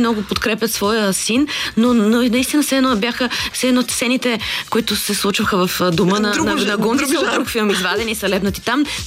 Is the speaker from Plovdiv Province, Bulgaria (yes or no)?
no; Sofia, Sofia City, Bulgaria; където съм израснала, аз са били картофени ниви по-голямата част